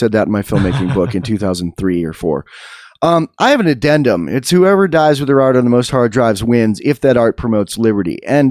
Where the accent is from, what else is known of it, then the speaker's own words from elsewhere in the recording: Ireland; I'm Irish. I can say that.